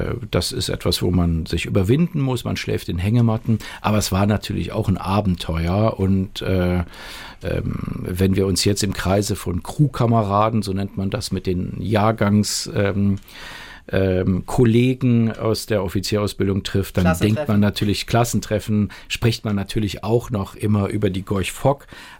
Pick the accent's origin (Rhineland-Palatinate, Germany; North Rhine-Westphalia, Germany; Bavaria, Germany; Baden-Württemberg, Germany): North Rhine-Westphalia, Germany; Ich bin gar nicht von der Küste, sondern ich komme aus der Gegend von Aachen.